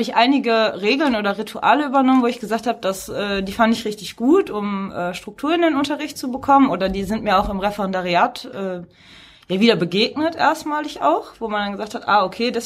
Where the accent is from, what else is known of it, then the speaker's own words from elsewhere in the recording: North Rhine-Westphalia, Germany; Ich bin auch aus dem Ruhrgebiet und wollte eigentlich auch gerne da bleiben.